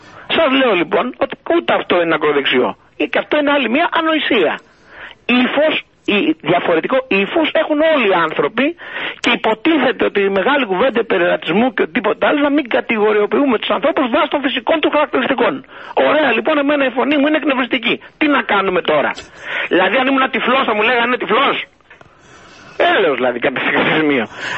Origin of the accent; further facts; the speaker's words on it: Amyntaio, Western Macedonia, Greece; αυτό εμένα ως Μακεδόνα από το Αμίντεο Φλωρίνης όχι με σκοτώνει, όχι με πληγώνει, με τρελαίνει.